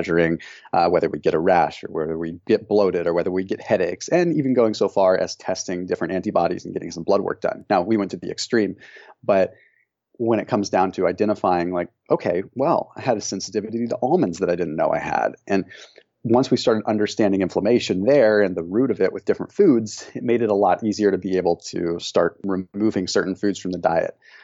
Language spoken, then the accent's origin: English; California, United States; given where we grew up in Northern California.